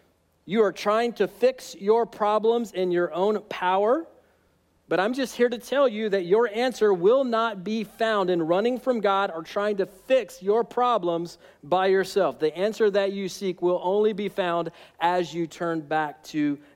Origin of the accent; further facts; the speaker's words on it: Alabama, United States; All right, now I'm from Alabama, and so I can say that.